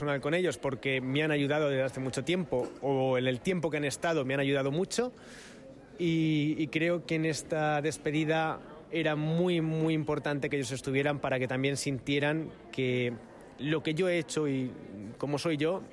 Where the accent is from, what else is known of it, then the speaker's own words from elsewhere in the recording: Madrid, Community of Madrid, Spain; como madrileño siempre he sentido el apoyo de mi gente, y sobre todo de la gente de mi ciudad.